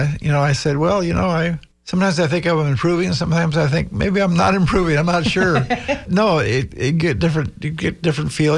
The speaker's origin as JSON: {"language": "English", "region": "California", "country": "United States", "said": "Because I'm from California, and it would go back, probably every few years."}